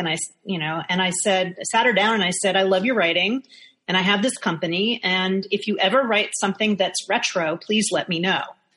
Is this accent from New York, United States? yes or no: yes; New York, United States; despite the fact that I was in New York, growing up in New York.